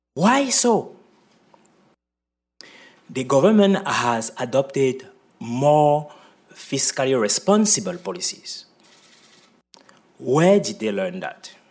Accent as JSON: {"language": "English", "country": "Cameroon", "tie": "born or raised there", "said": "I was born in Cameroon. So, I have experienced firsthand the transformation going into the continent. How I grew up during the structural adjustment period."}